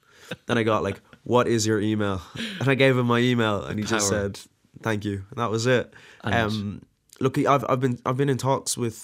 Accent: Dublin, Leinster, Ireland; also born or lived in Drogheda; Moved to Dublin when I was like a few months old, with my mum and my dad. My dad's Nigerian. My mom's Irish, so yeah, I grew up as probably one of the only mixed race people of colour, whatever, in my area.

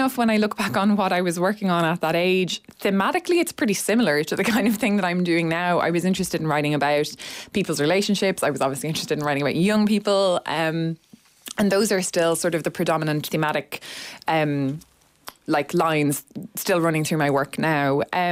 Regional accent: Castlebar, County Mayo, Ireland; moved away as an adult; now in Dublin, Ireland; I grew up in Castlebar, County Mayo, and went to school there and then moved to Dublin when I was 18 and studied English in college.

